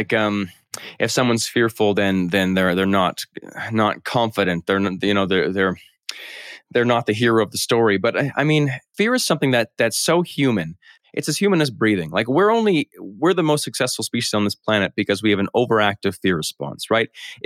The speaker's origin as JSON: {"language": "English", "country": "Canada", "tie": "born or raised there", "said": "I was locked down in my hometown in Canada for a while"}